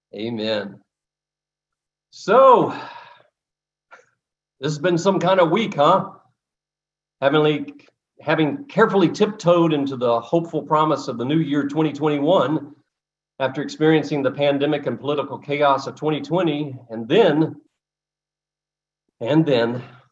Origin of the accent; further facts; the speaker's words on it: the South, United States; Y'all, I was born and raised in the South.